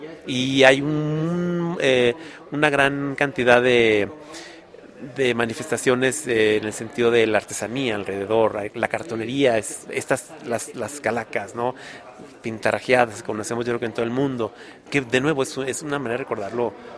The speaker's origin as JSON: {"language": "Spanish", "region": "Sonora", "country": "Mexico", "said": "Yo soy de Sonora, que es frontera con Estados Unidos"}